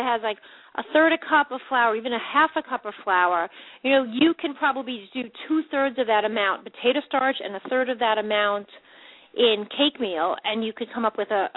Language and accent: English; Long Beach, New York, United States; And I had mentioned to the audience that I was from Long Beach, New York, South Shore of Long Island